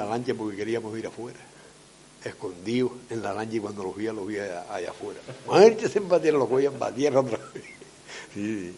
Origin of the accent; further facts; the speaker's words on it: Pozo Negro, Canary Islands, Spain; De esta zona. Criado y nacido en Pozo Negro. Aquí desde chico hasta 73 años que tengo ahora.